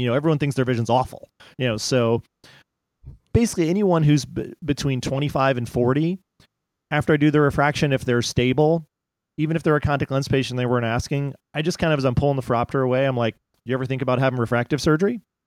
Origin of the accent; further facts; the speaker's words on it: Pennsylvania, United States; I'm from the Philadelphia side of Pennsylvania, so there is no relation there.